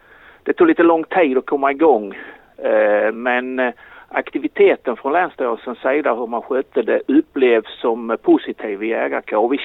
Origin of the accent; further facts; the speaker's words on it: Skåne, Sweden; Alltså jag är ju lite bortskämd som skåning.